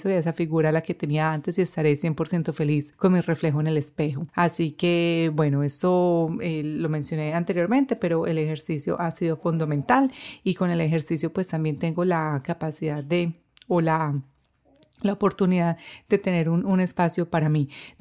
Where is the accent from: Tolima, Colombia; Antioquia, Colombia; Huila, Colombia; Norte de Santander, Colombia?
Antioquia, Colombia; Medellín; yo crecí en Medellín y viví en Medellín por 20 años